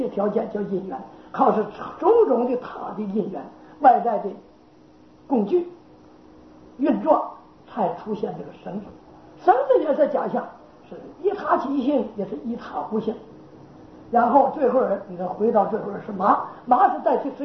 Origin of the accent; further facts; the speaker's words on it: Northeast China, China; now in Taiwan; 海洋气候比我们东北看见那个一人皓月当空的秋天，跟我家乡月的不一样